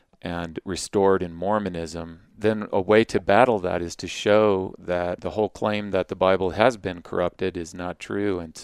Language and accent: English; Saudi Arabia; also born or lived in Arizona; now in Utah, United States; I was raised in the Middle East. My father worked for the oil company in Saudi Arabia. So I grew up there and grew up in the Middle Eastern culture there, and found myself here in Utah after I graduated from college in Arizona.